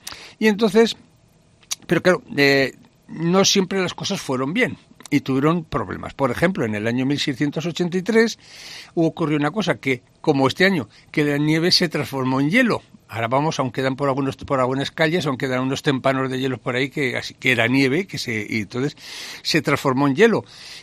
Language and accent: Spanish; Jaca, Aragon, Spain; cuando era crío, que aquí en Jaca había dos fábricas de hielo